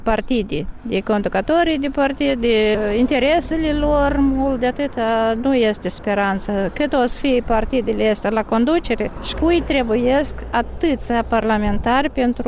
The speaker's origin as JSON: {"language": "Romanian", "country": "Moldova", "said": "suntem moldoveni"}